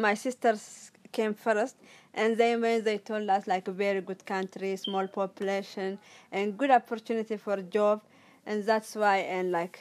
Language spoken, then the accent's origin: English; Ethiopia; English is a second language; now in Australia; I never go back to Ethiopia, but I hope I will go one day. I love both countries. Ethiopia is my home country, my childhood, my school, friends, all memories have, it's very memorable.